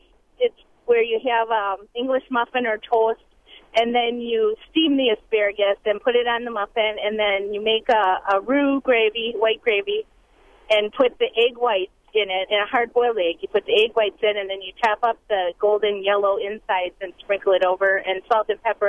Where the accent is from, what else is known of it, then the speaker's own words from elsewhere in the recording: Pewaukee, Wisconsin, United States; I grew up with it here in Wisconsin. I'm from Pewaukee.